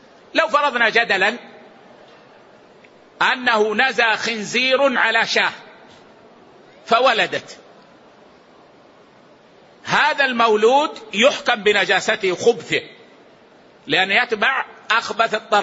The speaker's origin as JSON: {"language": "Arabic", "country": "Saudi Arabia", "said": "ولذلك عندنا في السعودية في النظام لا يسمح بهذا التحليل إلا بحكم قضائي"}